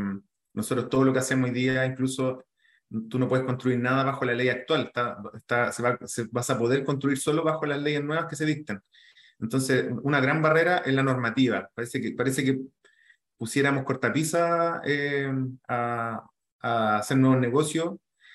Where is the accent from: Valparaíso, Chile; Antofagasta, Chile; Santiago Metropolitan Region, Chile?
Santiago Metropolitan Region, Chile; Puente Alto; born there; yo soy un gallo que nací en Puente Alto, por suerte estudié en el Instituto Nacional